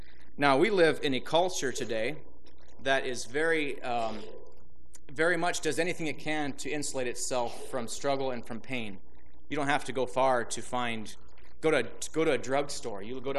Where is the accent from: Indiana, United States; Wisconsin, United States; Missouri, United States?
Indiana, United States; Josh introduced me, and he said I'm from Pennsylvania. I'm actually from Indiana.